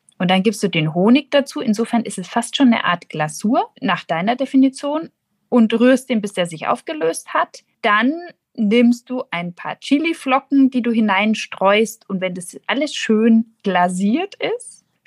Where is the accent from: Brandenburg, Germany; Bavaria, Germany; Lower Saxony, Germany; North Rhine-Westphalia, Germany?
Bavaria, Germany; Nuremberg; Und wenn man als Nürnbergerin Mut beweist, dann fährt man nach Fürth.